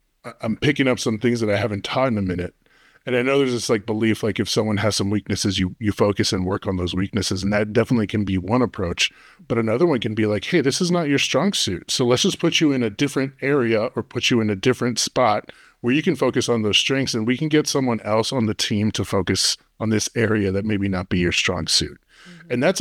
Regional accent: El Paso, Texas, United States; we're from El Paso and we have, like, I know a lot of folks get menudo on Sunday morning.

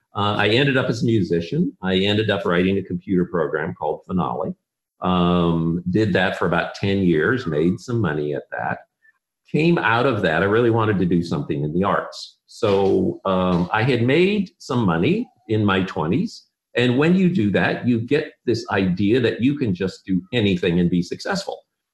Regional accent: Philippines; We grew up in the Philippines, so we were classic Trek people.

